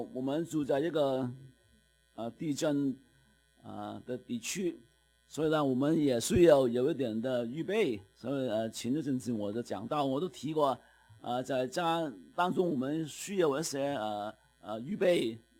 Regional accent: Canada; 特别我们加拿大人也有很多的担心

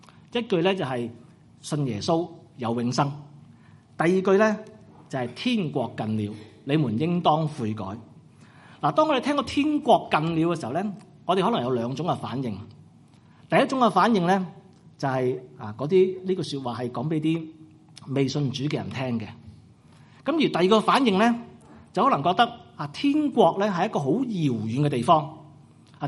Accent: Hong Kong; now in Canada; 香港系我哋一个生于斯、长于斯嘅地方。我哋仲有好多亲戚朋友仲喺香港居住

